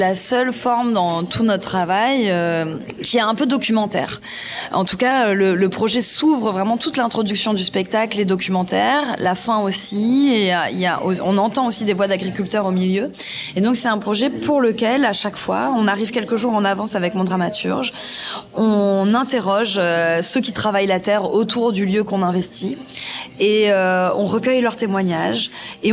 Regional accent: Occitanie, France; parce que moi, j'ai grandi dans le Gard. Donc, je suis du coin.

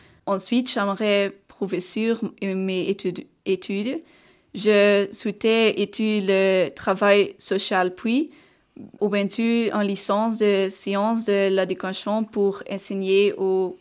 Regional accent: Belgium; Je suis belge, j'ai 17 ans et j'aime lire, peinture et musique.

